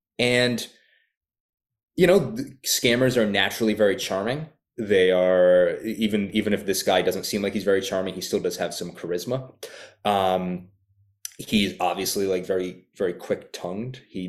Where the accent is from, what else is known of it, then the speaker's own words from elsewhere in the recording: Providence, Rhode Island, United States; accent: Rhode Island; now in Los Angeles, United States; I have a little bit of a Rhode Island accent. I live in LA now, but I'm originally from Providence. And I do think that sometimes this New England accent comes in very handy